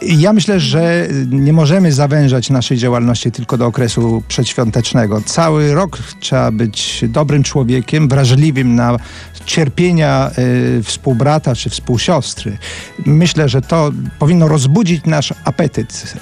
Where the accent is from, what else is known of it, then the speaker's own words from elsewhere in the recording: Białystok, Podlaskie Voivodeship, Poland; szalik taki klubowy Jagiellonii Białystok, to znaczy klub z mojego rodzinnego miasta